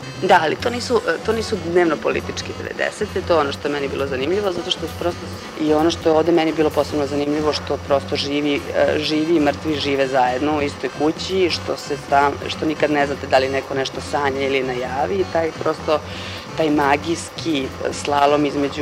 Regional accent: Novi Sad, Vojvodina, Serbia; ja jesam Vojvođanka, ja sam Novosađanka

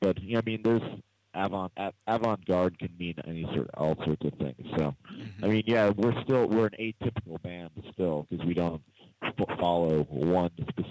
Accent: New York City, New York, United States; I mean, I grew up in New York City, and before I started bands like … I had played extensively in the New York City free jazz community

